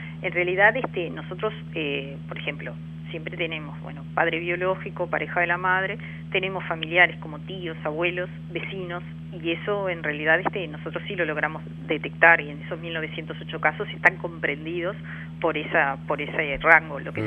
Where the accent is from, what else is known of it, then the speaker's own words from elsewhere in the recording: Uruguay; nosotros somos uruguayos